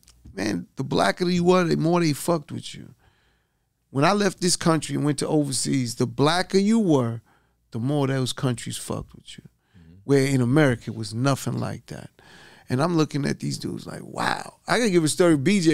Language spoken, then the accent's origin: English; Hollis, New York, United States; grew up in Hollis. There was Latinos, there was Haitians, Jamaicans. It was a melting pot of all types of cultures.